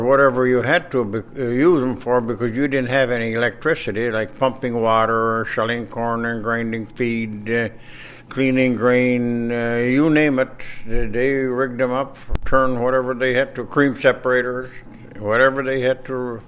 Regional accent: Tabor, United States; from town here, and I grew up in the Tabor area on a farm.

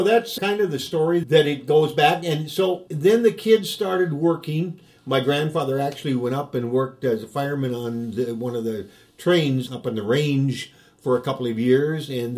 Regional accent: Lake Park, United States; I grew up in Lake Park, graduated from high school there in 1960, so I've been around an awful long time, but my great-grandparents came over from Sweden.

